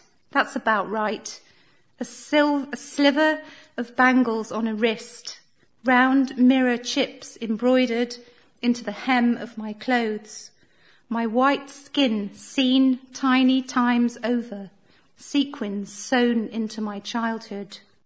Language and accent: English; London, United Kingdom; But I'm mixed race. My mum was born in India, and I grew up in North London with an Indian cousins, a Muslim family